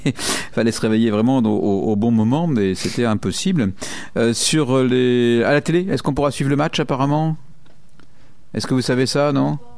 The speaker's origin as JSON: {"language": "French", "region": "Pays de la Loire", "country": "France", "said": "Quand on va en France, bonjour, on vient de la Sarthe."}